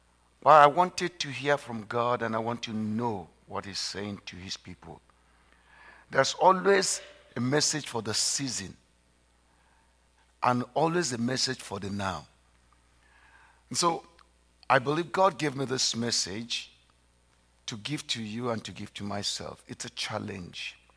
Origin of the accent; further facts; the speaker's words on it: Canada; But and I'm Canadian.